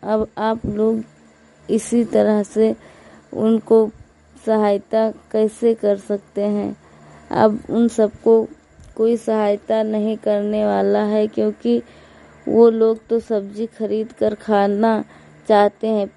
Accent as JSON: {"language": "Hindi", "town": "Hariharpur", "region": "Uttar Pradesh", "country": "India", "said": "मैं हरिहरपुर गांव जिला श्रावस्ती की रहने वाली हूँ।"}